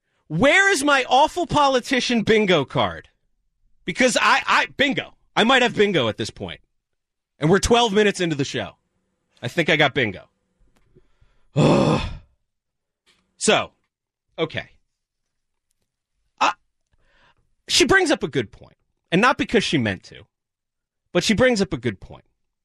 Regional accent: New Jersey, United States; I grew up in New Jersey.

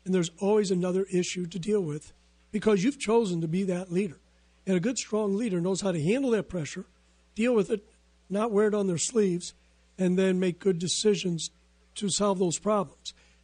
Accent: Ireland; And, you know, being Irish, you're not exactly totally objective about the Scottish.

